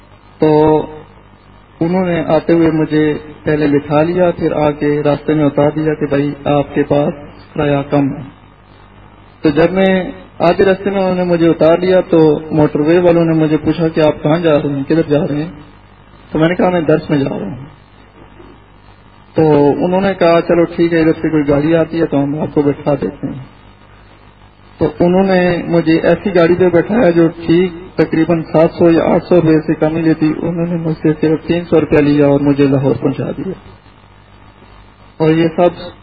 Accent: Islamabad, Islamabad Capital Territory, Pakistan; میں اسلام آباد سے آیا ہوں.

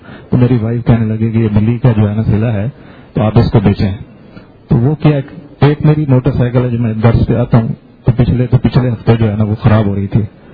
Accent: Punjab, Pakistan; میں کتا درآور چولیستان کا رہنے والا ہوں

